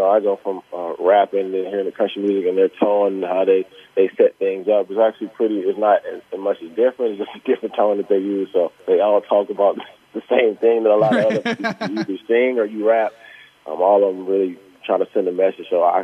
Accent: Illinois, United States; also born or lived in California; Being that growing up in Illinois, I used to drink sweet tea all the time. So I moved to California

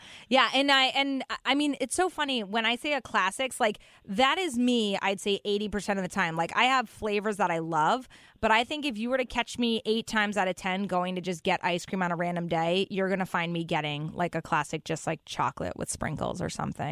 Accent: Connecticut, United States; also born or lived in Vermont; as a basically a lifelong, born and raised in Connecticut, I did do a little stint in Vermont for some time, but mostly lived my entire life here.

